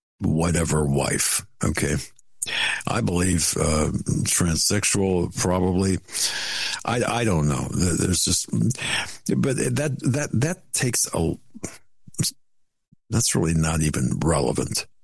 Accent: Erie, Pennsylvania, United States; In my hometown in Erie.

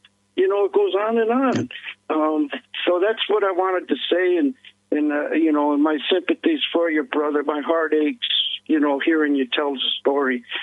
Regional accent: New York, United States; the tough New Yorkers, and I'm from New York

